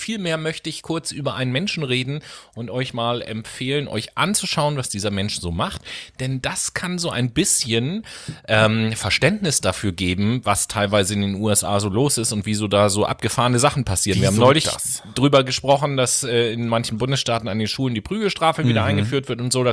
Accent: Hamburg, Germany; muss ich als Hamburger an dieser Stelle einfach sagen

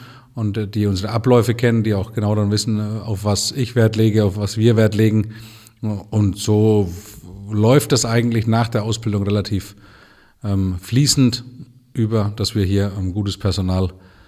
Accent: Southern Germany, Germany; War mir jetzt als Süddeutscher

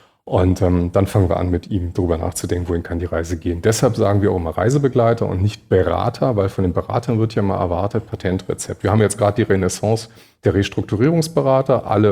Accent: Berlin, Germany; ich komme ja aus Berlin, ne?

